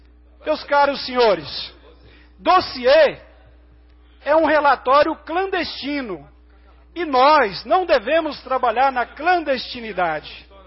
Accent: Anápolis, Goiás, Brazil; quando eu falo que eu sou de Anápolis

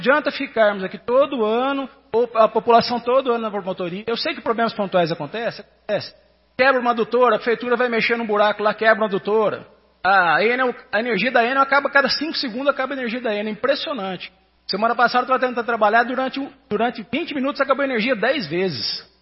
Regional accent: São Paulo, Brazil; now in Goiás, Brazil; Assim, eu sou goiano de coração, moro aqui há 25 anos, mas sou paulista.

